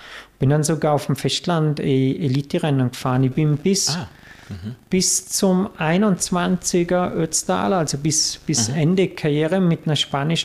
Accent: Vorarlberg, Austria; das war eine relativ kleine Community bei uns in Vorarlberg

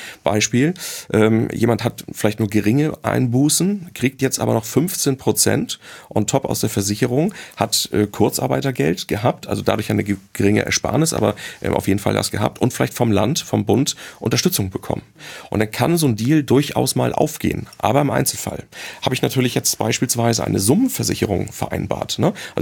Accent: Hamburg, Germany; ich sag mal, als Hamburger Ruhe im Karton ist

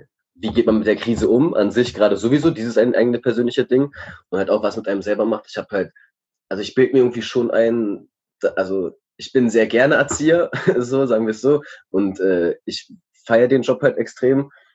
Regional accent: Berlin, Germany; born there; ich bin 26. Ich bin in Reinickendorf geboren, arbeite auch im Jugendclub ELOC am Ostkreuz.

